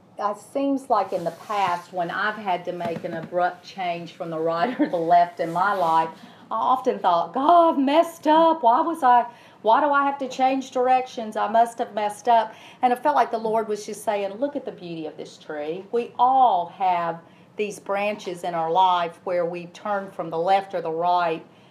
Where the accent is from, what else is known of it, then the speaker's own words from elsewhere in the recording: Cullman, Alabama, United States; now in Homewood, United States; Growing up in Cullman was just very beautiful and picturesque, and we live here in Homewood